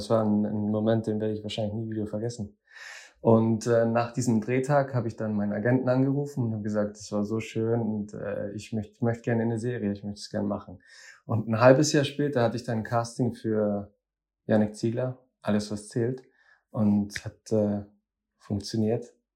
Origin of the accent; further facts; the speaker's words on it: Ingolstadt, Bavaria, Germany; born there; now in Munich, Germany; Ich bin in Ingolstadt geboren